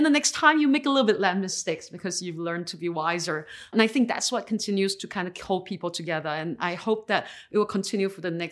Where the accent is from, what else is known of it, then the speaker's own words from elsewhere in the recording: Singapore; I'm ethnically Chinese, but, you know, I've been three generations outside of China. I was born and raised in Singapore.